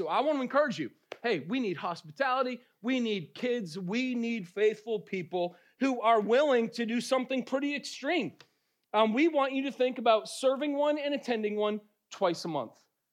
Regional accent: Boston, Massachusetts, United States; Yeah, I'm from Boston, and I'm going to wear a Patriots jersey today.

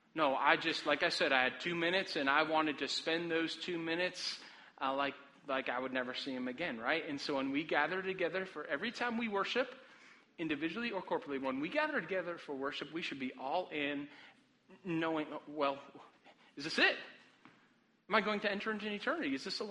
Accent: Boston, Massachusetts, United States; And I grew up in Boston, so this was a big deal.

